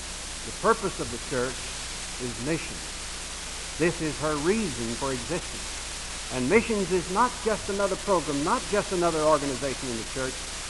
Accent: Athens, Ohio, United States; the city of Athens, Ohio, my hometown.

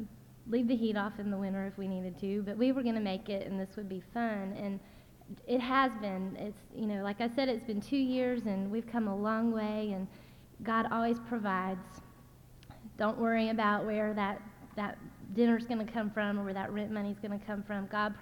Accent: Jacksonville, Florida, United States; And I came from Jacksonville, Florida, which is about 500 miles south. Get on 95 and go. And I grew up in a large church and was there my entire life and left and came here to this small little town.

